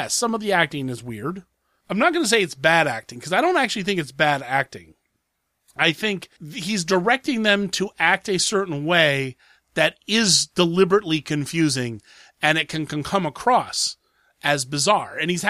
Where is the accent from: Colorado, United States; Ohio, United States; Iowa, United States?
Ohio, United States; Columbus; So, usually, I'm from Columbus, Ohio.